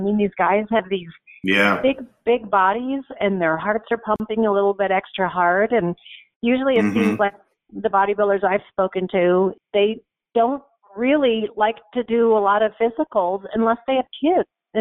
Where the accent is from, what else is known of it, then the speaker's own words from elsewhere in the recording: Deerfield, Illinois, United States; I grew up in a place called Deerfield